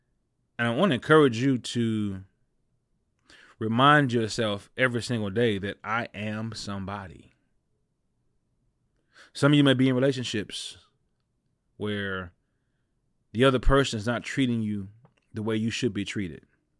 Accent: Louisiana, United States; growing up in the South, I grew up in a little town in Louisiana where we didn't see a whole lot of people that looked like me on television

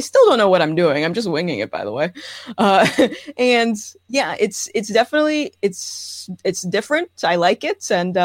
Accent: Rhode Island, United States; I am born and raised in Rhode Island.

